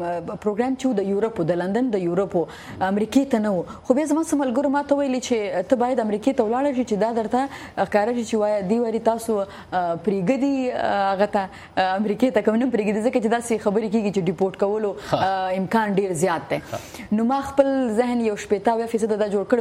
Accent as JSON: {"language": "Pashto", "country": "Pakistan", "tie": "born or raised there", "said": "زه په پاکستان کې پیدا شوم ما غلطه مې تعلیم کړای"}